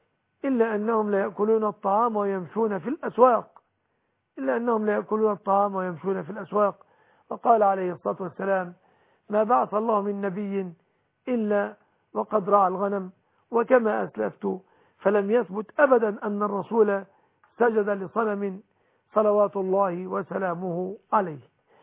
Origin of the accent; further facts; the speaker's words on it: Egypt; بلادنا مصر